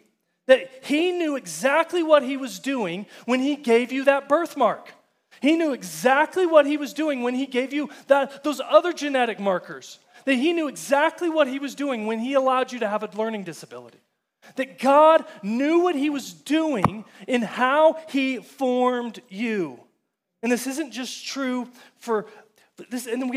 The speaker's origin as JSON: {"language": "English", "region": "Texas", "country": "United States", "said": "I'm from Texas, and I'm a Texan, right?"}